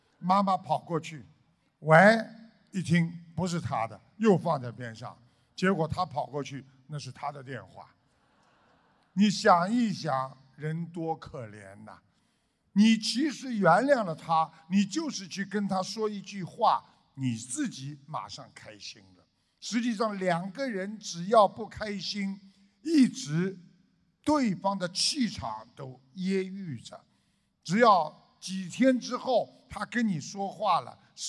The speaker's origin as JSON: {"language": "Chinese", "country": "China", "said": "我们中国人讲冷静冷静"}